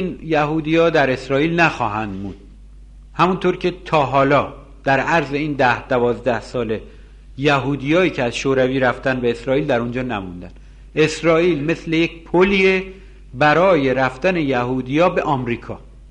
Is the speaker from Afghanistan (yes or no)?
no; Iran; فهمیدن که ما ایرانی هستیم